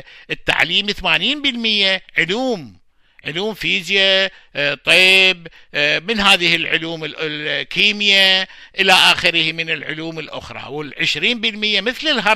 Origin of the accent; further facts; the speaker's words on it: Iraq; وهذا ما حدث من انهارة الطبقة الوسطى عندنا بالعراق